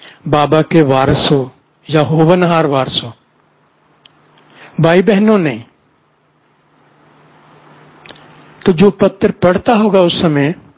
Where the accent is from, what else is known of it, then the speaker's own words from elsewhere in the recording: Punjab, India; क्योंकि मैं पंजाब से हूं।